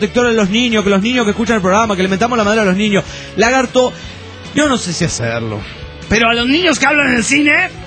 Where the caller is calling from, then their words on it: Juliaca, Puno, Peru; de Juliaca, Perú.